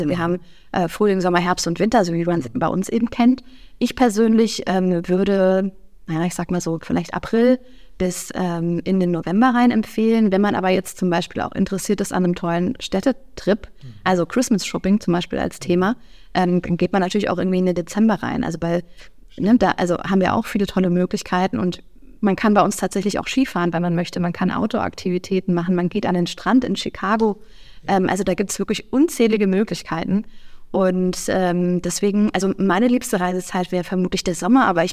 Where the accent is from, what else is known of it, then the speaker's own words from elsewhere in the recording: Hesse, Germany; accent: Hessian; da hört man, ich komme aus Hessen, gell?